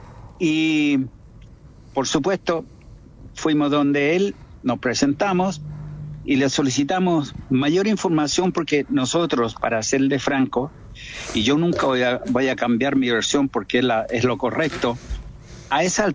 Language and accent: Spanish; San Fernando, O'Higgins, Chile; born there; Y yo soy nacido en San Fernando